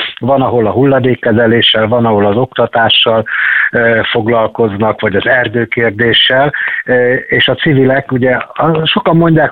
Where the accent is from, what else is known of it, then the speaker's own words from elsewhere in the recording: Balatonszemes, Somogy, Hungary; now in Szeged, Hungary; Én ugye Balaton Szemesen nőttem föl